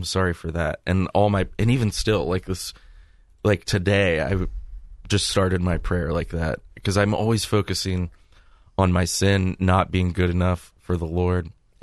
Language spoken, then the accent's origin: English; Lancaster, Ohio, United States; I was like, oh my gosh, you know, I'm from Lancaster, Ohio.